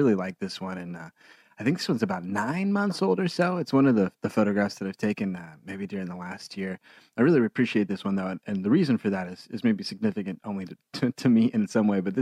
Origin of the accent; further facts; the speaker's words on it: Oregon, United States; back when I was a child growing up in Southern Oregon.